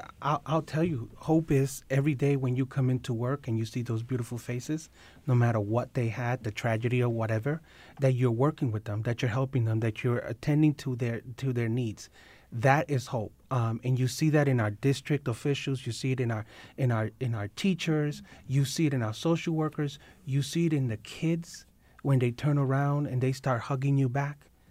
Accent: Bronx, New York, United States; I'm a child of poverty. Mm-hmm. I grew up in the Bronx poor, single parent household, 4 children.

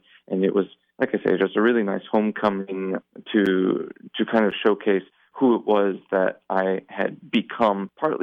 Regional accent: Essexville, Michigan, United States; Oh, growing up in Essexville, it was all about the fireworks. Essexville is right on the outskirts of Bay City, Michigan, which prides itself on having the state's largest fireworks celebration.

